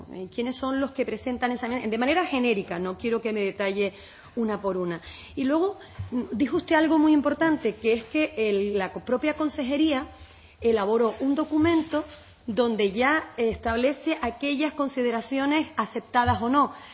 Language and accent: Spanish; Canary Islands, Spain; aquí somos canarios, da igual donde vivamos